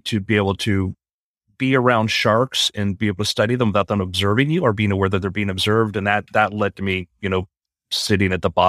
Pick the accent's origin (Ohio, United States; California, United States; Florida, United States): Florida, United States; And I grew up in South Florida.